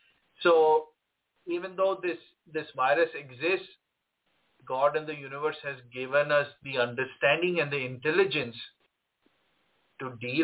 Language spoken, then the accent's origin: English; Mumbai, Maharashtra, India; moved away as an adult; now in United States; I was born in India. I was born in India and lived there. I grew up in Bombay, and I came to the U.S. when I was 21.